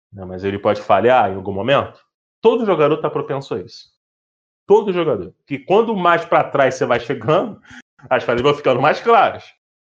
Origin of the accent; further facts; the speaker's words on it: Brazil; claro que como brasileiro a gente vai querer falar do Thiago Silva